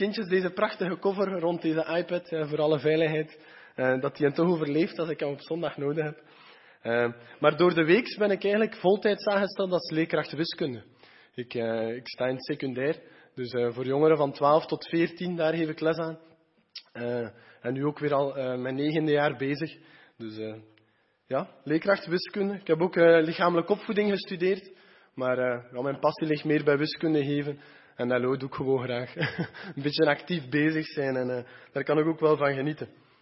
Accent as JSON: {"language": "Dutch", "town": "Geraardsbergen", "region": "East Flanders", "country": "Belgium", "said": "Ik ben van Gerardsbergen, dus uit het zuiden van Oost-Vlaanderen."}